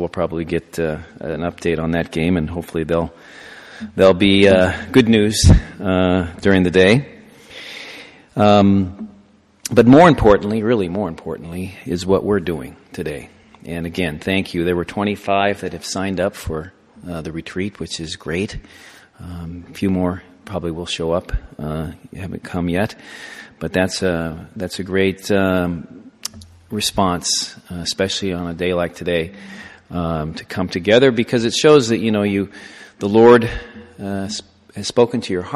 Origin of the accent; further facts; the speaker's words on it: Kansas City, Missouri, United States; I grew up in Kansas City, and so my dad actually was a professional baseball player, and I played baseball till I was 18